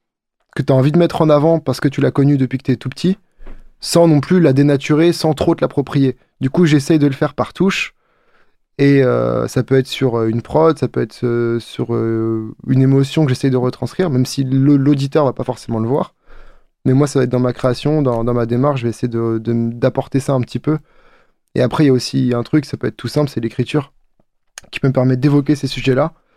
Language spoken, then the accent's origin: French; Réunion, France; Depuis que je suis petit, quand je dis que je viens de La Réunion